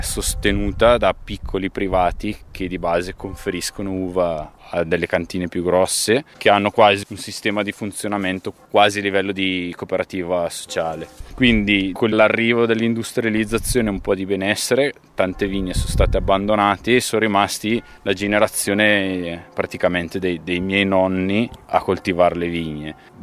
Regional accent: Bergamo, Lombardy, Italy; Sono bergamasco, dopo gli studi e aver fatto un po' di esperienza in giro, ho avuto la possibilità casualmente di venire a lavorare qui in Valtellina come operaio di campagna

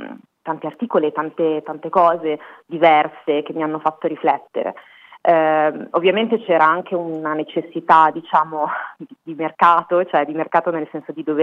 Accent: Salò, Lombardy, Italy; Io per esempio sono nata a Salò, che è un paese storicamente direi molto noto. Crescere di sinistra a Salò

